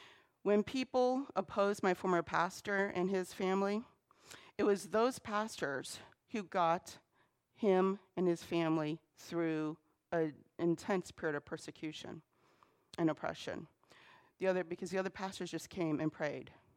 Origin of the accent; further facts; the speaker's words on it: Pennsylvania, United States; Even though I went to church in Elmira, I grew up in Pennsylvania. In the northern part of Pennsylvania, there's a tier of counties, and we called ourselves the Northern Tier.